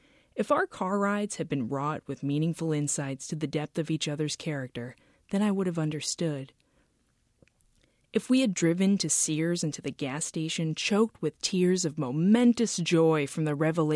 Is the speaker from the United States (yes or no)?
yes; Long Island, New York, United States; because we are both from Long Island and share a similar last name.